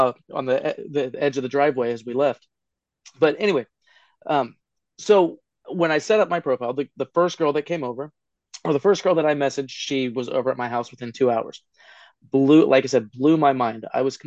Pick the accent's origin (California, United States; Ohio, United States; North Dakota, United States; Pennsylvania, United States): Ohio, United States; I always say I grew up very Duck Dynasty. I'm from Southern Ohio. I grew up very backwoods in the country, hunting.